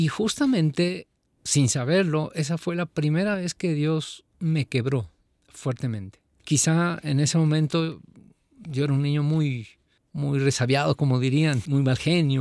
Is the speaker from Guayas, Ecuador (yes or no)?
no; Quito, Pichincha, Ecuador; Yo nazco en Quito, Ecuador.